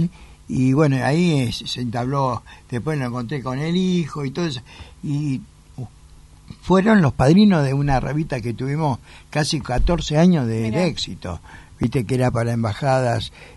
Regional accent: Buenos Aires, Argentina; El único extranjero soy yo, porteño.

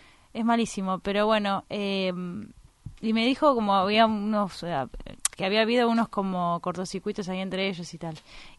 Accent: Cañada de Gómez, Santa Fe, Argentina; also born or lived in Rosario; yo nací en Rosario, después por cuestiones laborales de mi papá, nos fuimos a Cañada de Gómez, que es donde estaban mis abuelos, y ahí, digamos, hizo base él y yo hice base también.

